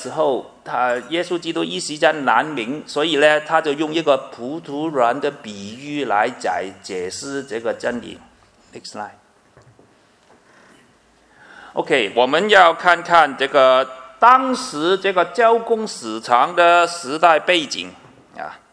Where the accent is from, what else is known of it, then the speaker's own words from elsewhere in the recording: Guangdong, China; accent: Cantonese; 我们广东话就是餐人餐食